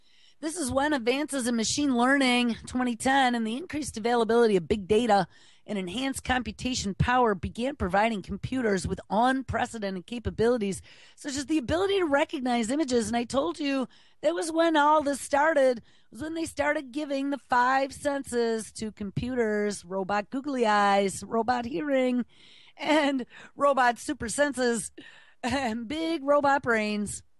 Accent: Buffalo, New York, United States; I'm from Buffalo. That was kind of some of our main industries.

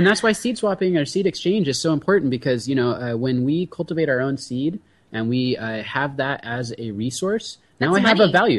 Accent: El Cajon, California, United States; You know, I grew up in El Cajon, and I, you know.

